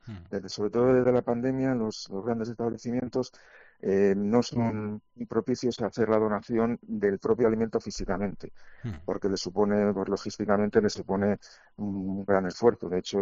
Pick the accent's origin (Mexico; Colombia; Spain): Spain; Community of Madrid; now in Villaviciosa de Odón, Spain; Somos de Madrid, en concreto yo vivo en Villaviciosa de Odón.